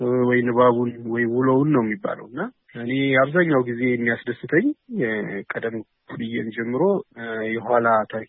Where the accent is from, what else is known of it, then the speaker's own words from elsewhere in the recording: Dessie, Amhara, Ethiopia; born there; የተወለድኩት በደሴ ከተማ ነው።